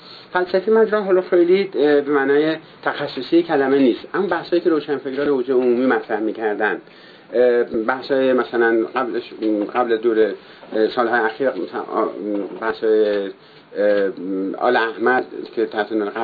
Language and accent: Persian; Markazi, Iran; also born or lived in Tabriz / London; now in Tehran, Iran; من هم توی روستای در فراهان به دنیا اومدم، بعد اومدم در تبریز و بعد در تهران و بعدم در لندن و دوباره برگشتم توی تهران و اینجا زندگی کردم.